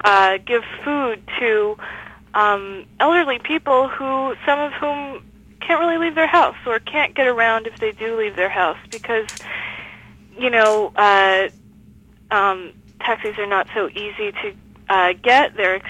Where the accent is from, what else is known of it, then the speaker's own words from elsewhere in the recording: New York, United States; I grew up in New York. I spent most of my life there.